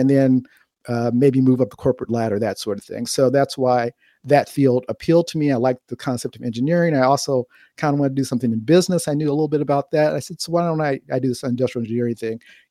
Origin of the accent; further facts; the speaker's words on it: Los Angeles, California, United States; So I started out, I grew up in South Central Los Angeles.